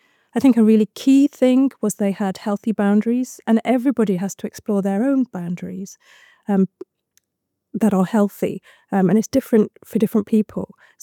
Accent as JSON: {"language": "English", "region": "East Midlands", "country": "United Kingdom", "tie": "born or raised there", "said": "I was born in the 70s. Oh my God, I shouldn't have disclosed that quite so early on. I grew up in the Peak District, close to Manchester. I loved growing up in the countryside. I then went to Nottingham University"}